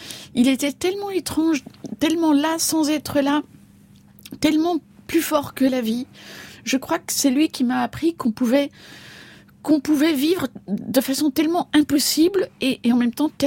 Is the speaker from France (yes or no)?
no; Belgium; also born or lived in Japan; Après maintes investigations, je suis absolument persuadée d'être belge, c'est-à-dire nationalité qui figure sur ma carte d'identité.